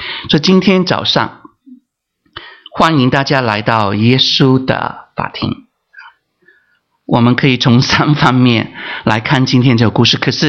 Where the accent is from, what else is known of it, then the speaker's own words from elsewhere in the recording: Hong Kong; 小时候在香港，那个时候还是黑白电视的年代